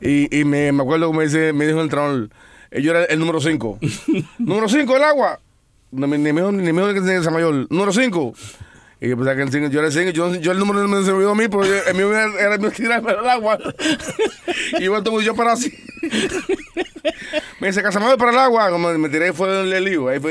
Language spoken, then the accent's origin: Spanish; Cuba; nosotros venimos de Cuba